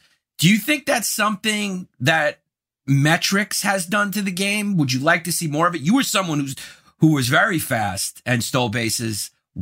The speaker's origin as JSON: {"language": "English", "region": "New York", "country": "United States", "said": "I'm a huge Yankee fan. I'm from New York."}